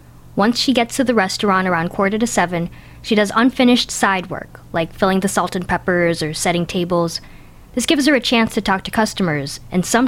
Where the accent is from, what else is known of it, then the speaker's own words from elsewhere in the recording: Los Angeles, California, United States; Of course. … from Los Angeles.